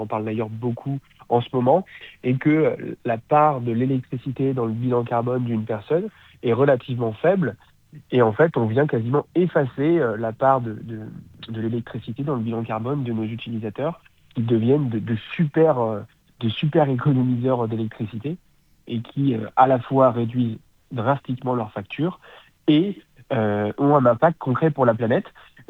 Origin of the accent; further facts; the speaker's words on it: Brittany, France; moi je suis un petit breton, j'ai 26 ans